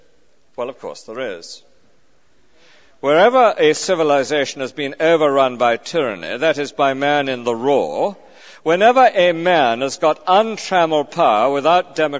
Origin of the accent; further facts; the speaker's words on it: United Kingdom; I'm a British, of course, with a stiff upper lip